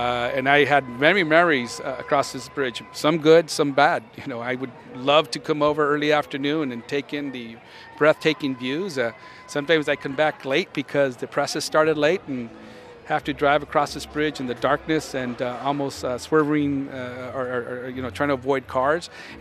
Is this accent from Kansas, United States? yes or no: no; Los Angeles, California, United States; I grew up in Boyle Heights on the east side. Would ride my bike over to downtown